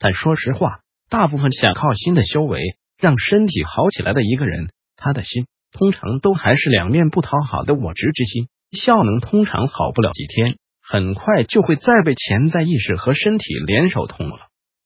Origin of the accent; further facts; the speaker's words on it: Taiwan; 我们台湾人有句俗话叫公婆疼孙